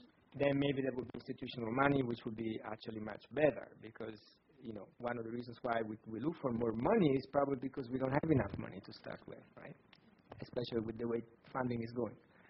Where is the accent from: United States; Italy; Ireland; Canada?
Italy; English is a second language; As my name and accent probably indicates, I'm from Italy originally.